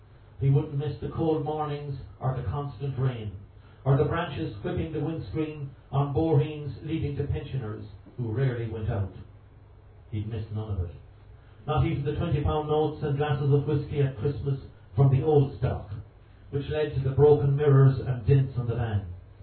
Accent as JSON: {"language": "English", "region": "County Mayo", "country": "Ireland", "tie": "born or raised there", "said": "It is a poem from when I was growing up in Mayo, where I come from."}